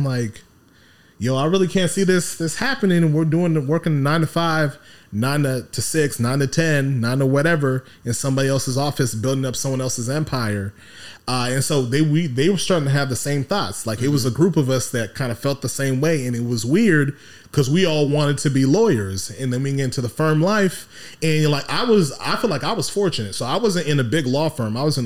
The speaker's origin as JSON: {"language": "English", "country": "Nigeria", "said": "So I'm Nigerian, grew up in a Nigerian household"}